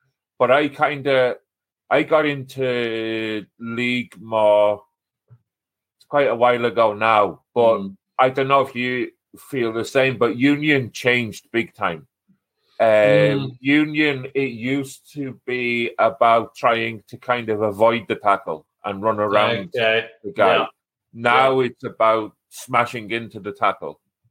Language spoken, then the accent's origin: English; Wales, United Kingdom; accent: Welsh; moved away as an adult; now in Ireland; they'll notice a Welsh tinge to my accent. I'm originally from Wales.